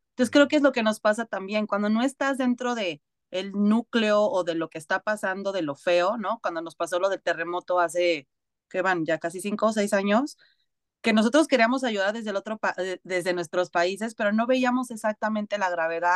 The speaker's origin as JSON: {"language": "Spanish", "country": "Mexico", "moved": "yes", "said": "Oigan, paisanos, yo ya me salí de México y veo cómo viven otras personas"}